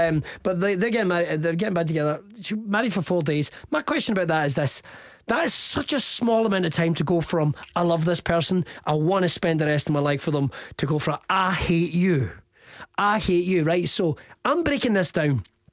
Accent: Scotland, United Kingdom; accent: Ayrshire; I've born and raised in Ayrshire, but I appreciate that I maybe don't have your average Ayrshire accent.

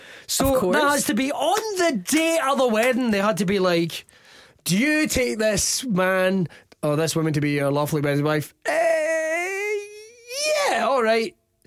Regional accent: Scotland, United Kingdom; accent: Ayrshire; I've born and raised in Ayrshire, but I appreciate that I maybe don't have your average Ayrshire accent.

